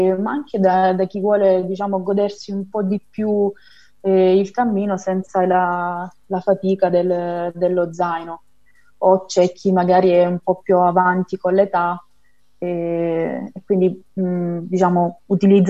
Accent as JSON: {"language": "Italian", "town": "Galatina", "region": "Apulia", "country": "Italy", "said": "Allora, io sono di Galatina, quindi per me il pasticciotto è nato a Galatina"}